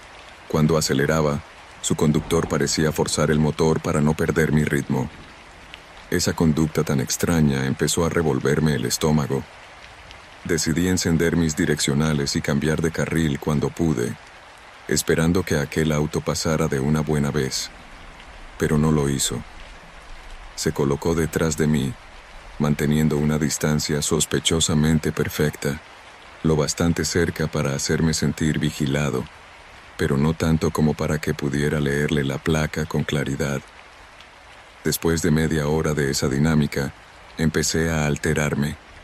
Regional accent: Culiacán, Sinaloa, Mexico; Soy originario de Culiacán, Sinaloa, y desde hace 16 años me dedico a la conducción de tráileres de carga por todo el territorio mexicano.

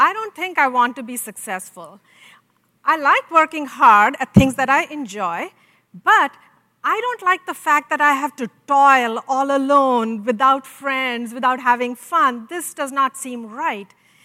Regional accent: India; I grew up in India in a military family.

